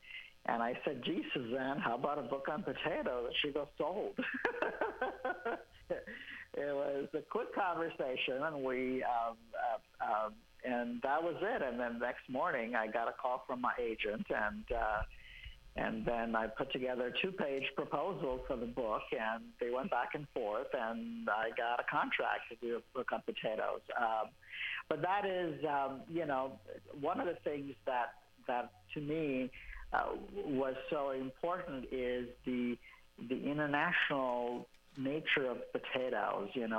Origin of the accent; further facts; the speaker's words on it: Mumbai, Maharashtra, India; Yes, very much so. I would say ever since I was a child, you know, my earliest memories have always been about potatoes.